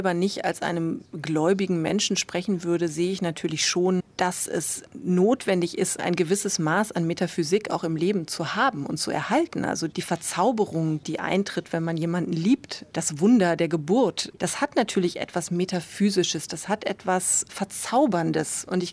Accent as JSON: {"language": "German", "town": "Münster", "region": "North Rhine-Westphalia", "country": "Germany", "said": "Ich komme aus Münster, einer sehr katholischen Gegend."}